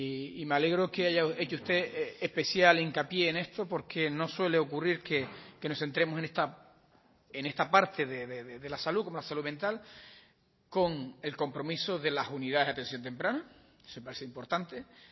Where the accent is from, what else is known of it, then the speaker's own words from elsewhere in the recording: Lanzarote, Canary Islands, Spain; me sentía muy orgulloso por ser de Lanzarote, y también soy de Lanzarote